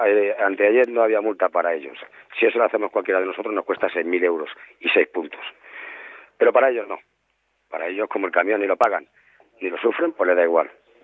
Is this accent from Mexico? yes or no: no; Andalusia, Spain; yo como andaluz que soy